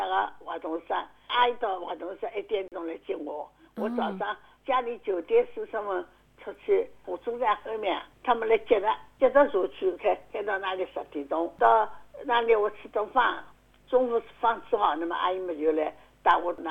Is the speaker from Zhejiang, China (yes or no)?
yes; Shaoxing, Zhejiang, China; now in Shanghai, China; 我现在在上海嘛，在老年大学唱戏的呀，我绍兴人啊，很绍兴戏